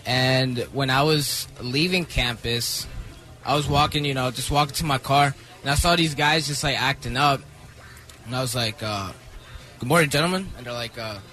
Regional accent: Charlotte, North Carolina, United States; I was born in Long Island, New York, and I came down here when I was four, so pretty much Charlotte raised.

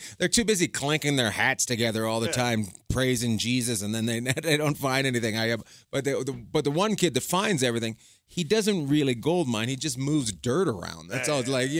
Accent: Canada; I'm from Canada

